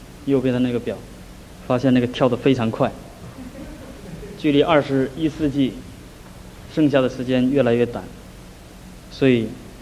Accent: China; 我们中国人在过去的这一段时间所领受的

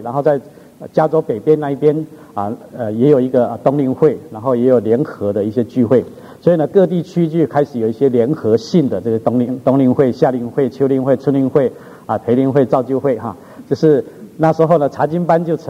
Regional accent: Taiwan; now in United States; 1980年我从台湾来美国，那么开始的时候是在美国东岸的基督使者协会侍奉。

